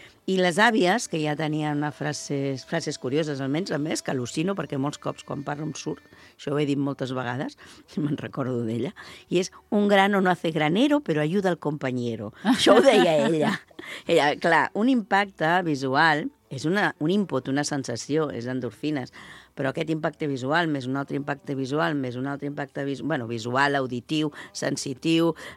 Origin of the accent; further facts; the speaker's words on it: Barcelona, Catalonia, Spain; Jo he estat a Barcelona, jo sóc de Barcelona, vaig néixer allà, he estat molts anys